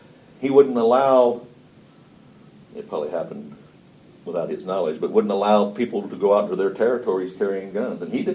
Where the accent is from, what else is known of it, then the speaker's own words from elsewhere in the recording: Indiana, United States; I'm not a Westerner, but I grew up in Indiana